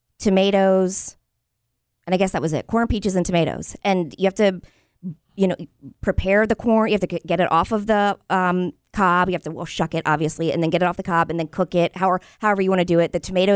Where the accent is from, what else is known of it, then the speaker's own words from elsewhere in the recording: Pennsylvania, United States; growing up, I grew up in Pennsylvania amongst the Amish, so that's why I feel like I'm part homesteader.